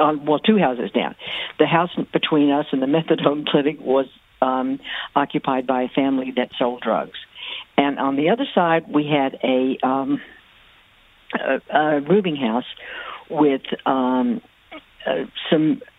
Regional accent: Kentucky, United States; moved away as an adult; also born or lived in Connecticut / New York; I'm 71 years old, and I have lived, I grew up in Kentucky on a farm in western Kentucky, and moved to Connecticut and then New York after college

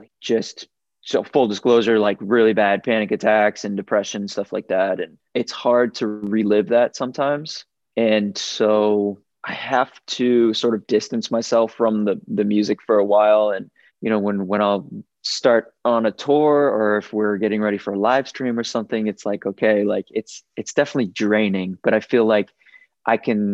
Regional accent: Foxborough, Massachusetts, United States; growing up in Foxborough, Massachusetts, just like a boring suburb in Massachusetts outside of Boston

